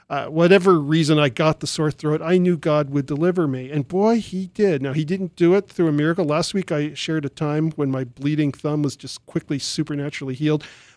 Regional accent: San Jose, California, United States; I had been doing campus ministry in Arizona. I was back in my hometown, San Jose, for kind of an extended Christmas vacation.

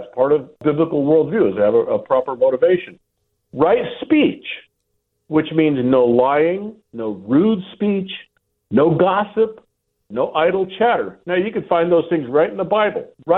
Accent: San Diego, California, United States; I say, you know, I'm from San Diego.

